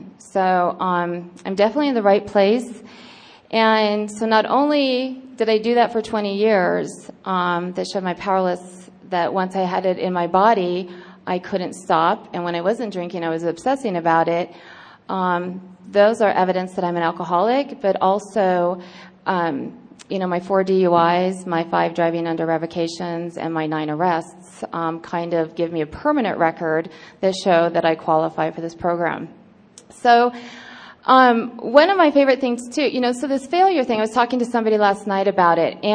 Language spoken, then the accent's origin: English; Washougal, Washington, United States; I'm an alcoholic. I'm from Washougal, Washington.